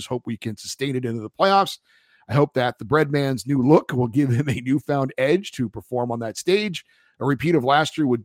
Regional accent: London, United Kingdom; Born and bred in London, I support my local team, Charlton Athletic

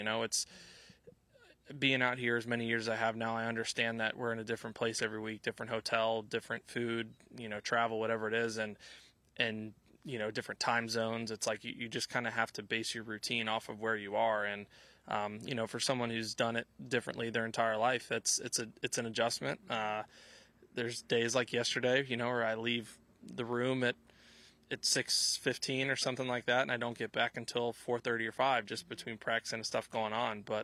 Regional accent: Louisville, Kentucky, United States; growing up in Louisville, it kind of, and then her in Chicago brought back some fall vibes for both of us.

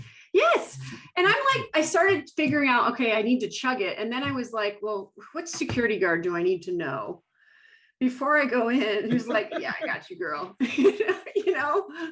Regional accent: Canada; And I'm Canadian.

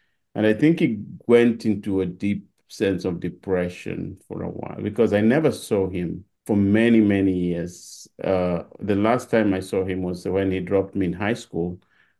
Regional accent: Nakuru, Rift Valley, Kenya; I was born in Kenya in a small town now that's grown to be a big city called Nakuru in the Rift Valley province. That's west of Nairobi, which is the capital city.

